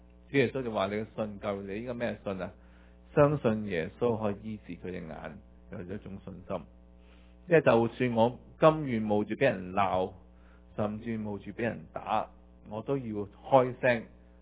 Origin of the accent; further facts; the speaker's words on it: China; 咁但係我哋中國人睇你就啊，嘅年輕已經後生仔幾驕傲啊